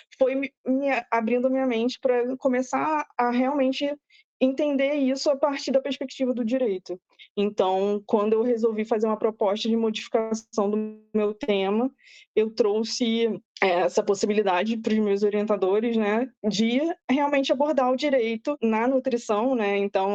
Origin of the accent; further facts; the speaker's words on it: Rio de Janeiro, Brazil; eu sou do Rio de Janeiro, então como que a gente faz para sobreviver aqui